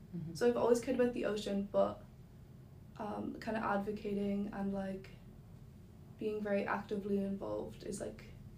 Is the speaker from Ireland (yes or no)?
yes; Skibbereen, Munster, Ireland; I'm from West Cork, around like the kind of Skibbereen area along the coast